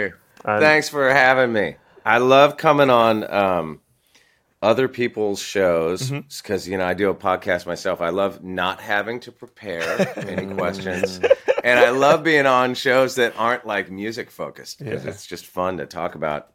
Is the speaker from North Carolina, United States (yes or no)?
no; California, United States; like, you got to understand, like, I grew up in California. We didn't know anything about football.